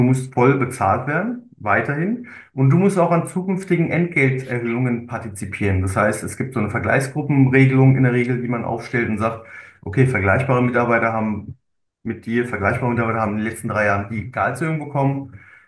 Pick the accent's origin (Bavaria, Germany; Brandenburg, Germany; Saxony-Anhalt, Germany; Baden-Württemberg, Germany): Baden-Württemberg, Germany; Heidelberg; ich meine, ich komme ja aus dem Raum Heidelberg, Wiesloch, Walldorf ist Nachbargemeinde